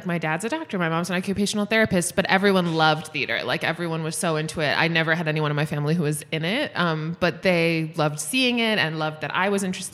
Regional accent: Boca Raton, Florida, United States; I grew up in Boca Raton, Florida.

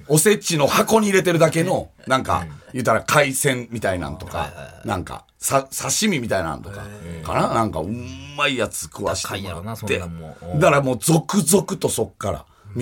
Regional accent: Hakodate, Hokkaido, Japan; 函館出身やから。

